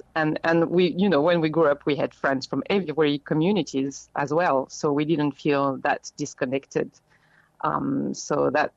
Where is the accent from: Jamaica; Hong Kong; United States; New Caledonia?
New Caledonia; also born or lived in France; I'm originally from New Caledonia. On my mother's side, one of these descendants of convict people who were brought to New Caledonia by France several generations ago.